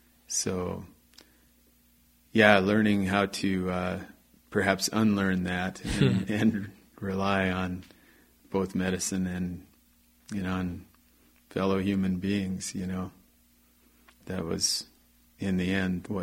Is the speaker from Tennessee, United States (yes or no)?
no; Plentywood, Montana, United States; We were in northeast Montana, up in Plentywood. And then I grew up working on a farm and ranch north of Plentywood.